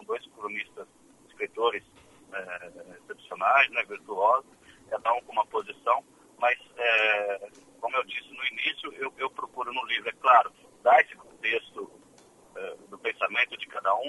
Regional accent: Araraquara, São Paulo, Brazil; Araraquara, minha cidade natal.

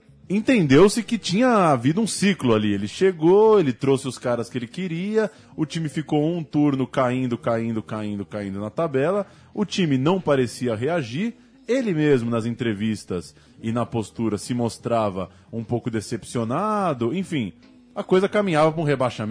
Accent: Brazil; Eu sou brasileiro.

